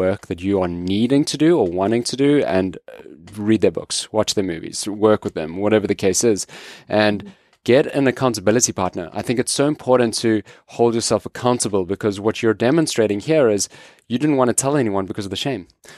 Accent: South Africa; You know, like I come from South Africa, which is not a safe country at all.

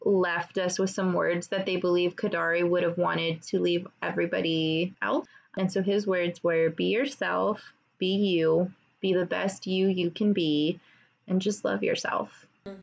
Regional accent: California, United States; I mean, I'm from California. I should know this street.

